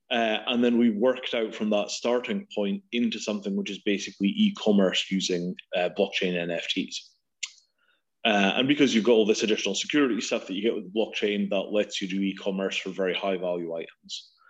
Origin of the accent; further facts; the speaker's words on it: Scotland, United Kingdom; So I'm from the border in Scotland. I'm half Scottish and half Indian, so I grew up in the north. Where it's freezing and wet and filled with sheep.